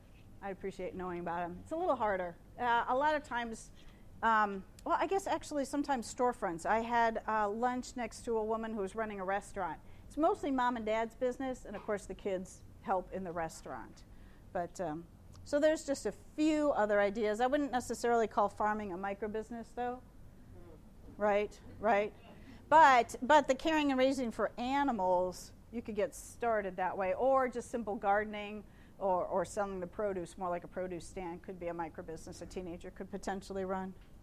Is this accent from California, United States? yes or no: no; Ohio, United States; Sorry, I'm from Ohio.